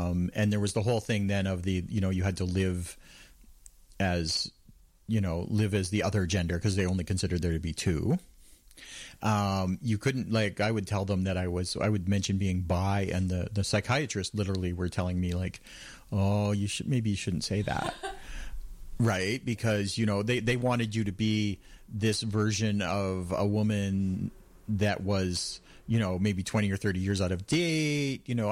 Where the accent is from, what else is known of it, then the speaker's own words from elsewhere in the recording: New Brunswick, Canada; moved away as an adult; also born or lived in Winnipeg; I grew up actually in New Brunswick, okay, in the 70s and the 80s, and then I moved to Winnipeg for university in the 80s.